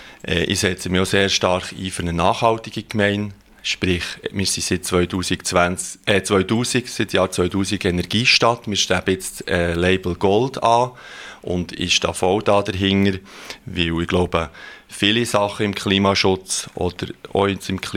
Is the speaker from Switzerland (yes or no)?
yes; Switzerland; moved away as an adult; Ich bin als Schweizer in ein fremdes Land gekommen, habe dort Leute lernen kennen, ich habe die ganze Sprache müssen auch lernen. Gut, Englisch habe ich schon ein bisschen können von Schule